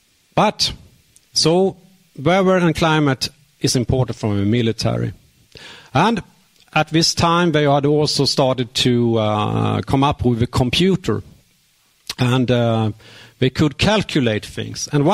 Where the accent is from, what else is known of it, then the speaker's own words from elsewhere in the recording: Sweden; because I'm from Sweden